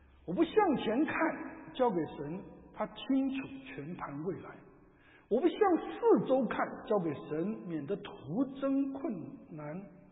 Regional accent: China; now in United States; 我们去这个参加追思礼拜的时候，不但我们中国人，连那个美国人也一大堆。

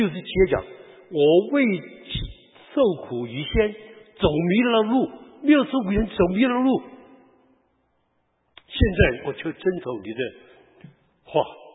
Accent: Taiwan; now in United States; 那我是台湾人，

